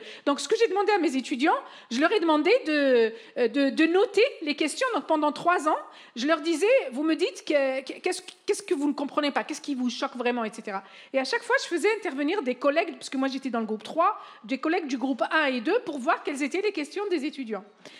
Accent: France; pour nous, moi je viens de France, donc la sécurité sociale, pour moi c'est un acquis

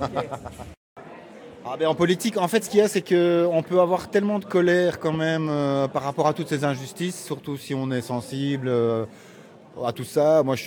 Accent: Brussels, Belgium; moi, je suis bruxellois là-bas, ça fait 2 ans et demi que j'habite ici.

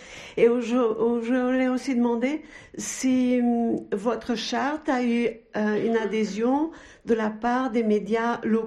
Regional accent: Portugal; Je suis portugaise

